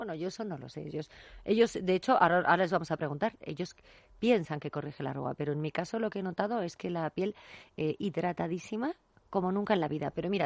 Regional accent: Vitoria, Basque Country, Spain; son de mi tierra, yo soy de Vitoria, y en Vitoria hay una marca de cosmética modernísima que compite internacionalmente con las mejores marcas

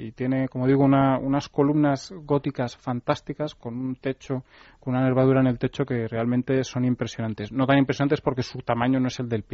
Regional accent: Spain

